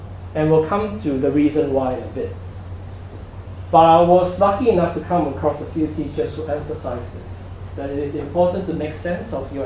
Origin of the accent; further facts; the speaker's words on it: Penang, Malaysia; I grew up in Malaysia, which is a Buddhist country. Well, the area that I was in is a Buddhist area. It's really an Islam or Muslim country. But where I'm at, I'm based in Penang